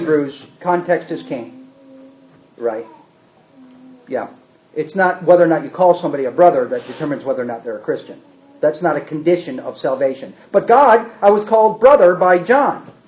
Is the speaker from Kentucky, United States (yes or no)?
no; New York, United States; Because when he hears I'm from New York, you know what he thinks.